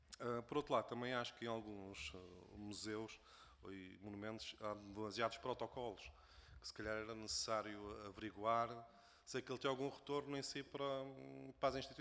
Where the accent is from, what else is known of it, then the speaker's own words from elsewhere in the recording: Lisbon, Portugal; ou se calhar eu sinto mais em Lisboa porque sou de Lisboa